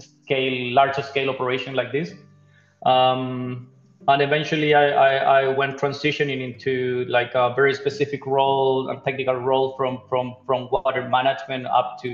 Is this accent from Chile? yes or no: yes; Chile; now in Panama; So, well, I'm from Chile.